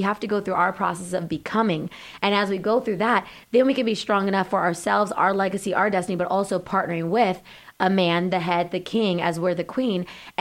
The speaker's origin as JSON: {"language": "English", "town": "Rancho Cucamonga", "region": "California", "country": "United States", "said": "They're like, you're from L.A.? I'm not from L.A. I'm from Rancho Cucamonga."}